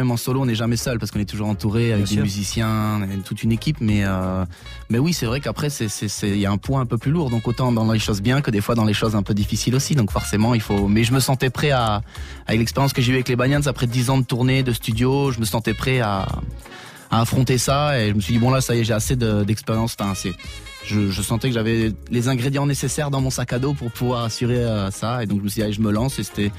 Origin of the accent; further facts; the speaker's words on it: France; on vient de France.